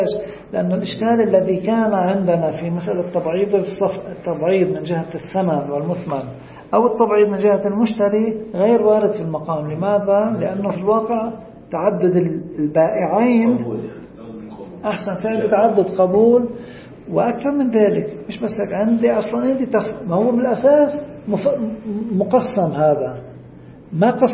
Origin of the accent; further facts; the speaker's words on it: Lebanon; مثل هلأ هود عندنا بلبنان مثلا